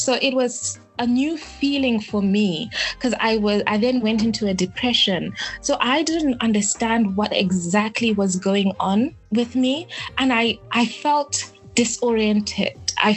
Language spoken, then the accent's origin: English; Harare, Zimbabwe; So I grew up in Harare, Zimbabwe